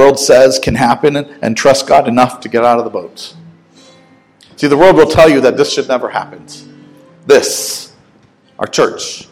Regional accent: Ravenna, Ohio, United States; Yeah, I'm from Ravenna. I graduated from Southeast.

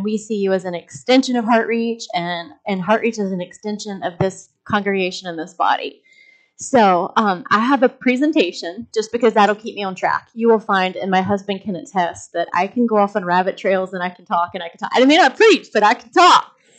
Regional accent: Georgia, United States; And in fact, you may pick up on my accent. I'm from Georgia. Anybody pick up on my accent just a little? What? I heard a yell over there really fast. Yeah, so most people usually think Texas, but it's actually Georgia.

